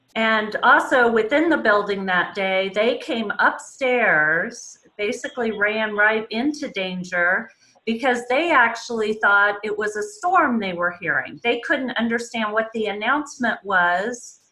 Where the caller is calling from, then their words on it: Kansas City, Missouri, United States; Well, I'm calling from Kansas City.